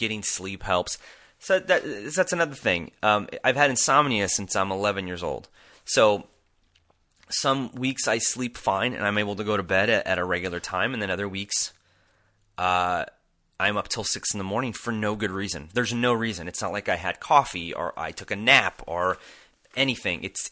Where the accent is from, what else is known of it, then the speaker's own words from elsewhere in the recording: San Diego, California, United States; So I'm from San Diego, California. I'm from a place where it's, you know, 72 degrees every day. All my family's there. I am half Hawaiian and half Sicilian.